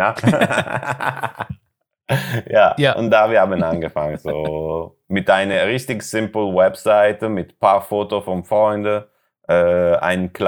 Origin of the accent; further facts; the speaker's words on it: Italy; German is a second language; now in Germany; So, ich komme aus Italien. Ich komme aus Italien